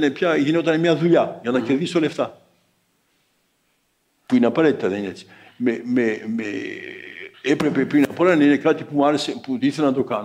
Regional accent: Greece; Όταν έλεγα είμαι Έλληνας, α, η Ελλάδα. Λέγα ωραία χώρα κτλ.

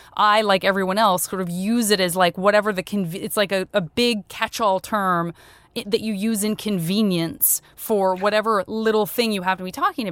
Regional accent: Tucson, Arizona, United States; I'm from Tucson.

